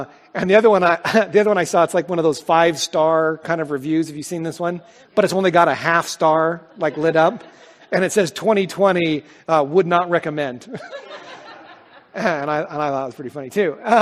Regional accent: United States; as I think about as an American, is that I am deeply concerned about the times that are ahead.

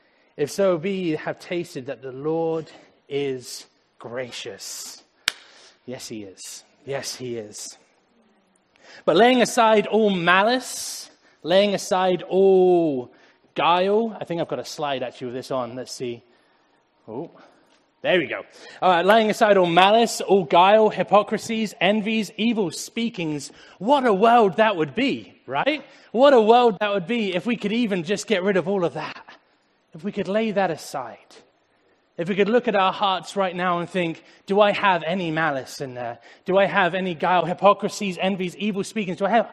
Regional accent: Andover, South East England, United Kingdom; Andover is where I grew up in England. It's a tiny little town in the south.

